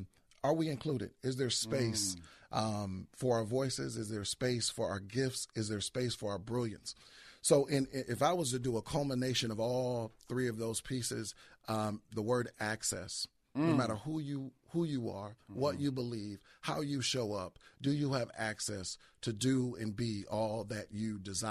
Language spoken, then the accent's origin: English; Ann Arbor, Michigan, United States; But and people wouldn't equate hardship and struggle with a person growing up in Ann Arbor.